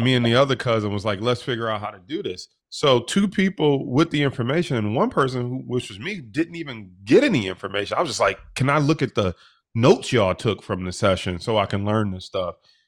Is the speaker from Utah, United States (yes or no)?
no; Detroit, Michigan, United States; we grew up pretty poor, and we grew up in Detroit, single parent household.